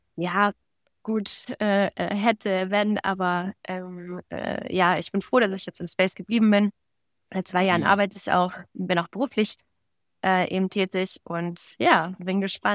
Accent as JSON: {"language": "German", "country": "Germany", "lives_now": "Switzerland", "said": "Ich war eine Deutsche, die in der Schweiz wohnt, mit einer Schweizer Nummer, aber einem deutschen Pass."}